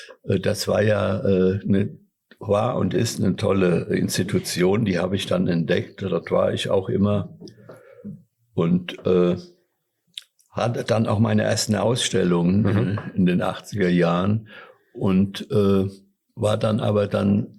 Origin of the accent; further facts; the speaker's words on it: Enspel, Rhineland-Palatinate, Germany; also born or lived in Bad Marienberg; Ich bin im Westerwald geboren, in Enspel im Westerwald bei Bad Marienberg. Das heißt, ich bin in Bad Marienberg geboren und in Enspel aufgewachsen.